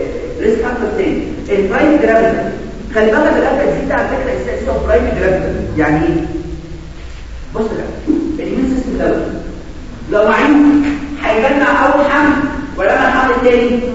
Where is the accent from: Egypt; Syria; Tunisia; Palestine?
Egypt; احنا عندنا في مصر عالم رياض السوما